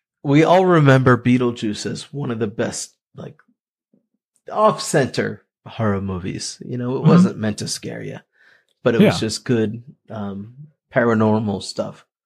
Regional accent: Haverhill, Massachusetts, United States; Wow. So Haverhill, my hometown, all over the map already tonight.

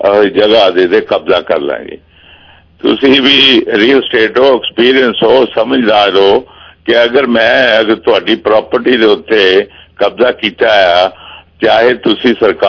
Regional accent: Punjab, India; also born or lived in Delhi; ਮੈਂ ਵੀ ਪੰਜਾਬੀ ਹਾਂ, ਹਾਲਾਂਕਿ ਮੇਰੀ ਕਾਫੀ ਜ਼ਿੰਦਗੀ ਦਿੱਲੀ ਰਹੀ ਹੈ।

